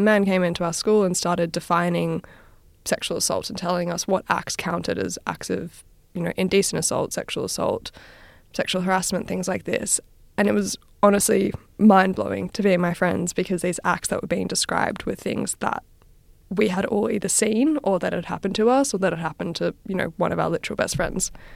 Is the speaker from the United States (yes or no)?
no; Australia; I grew up in Australia.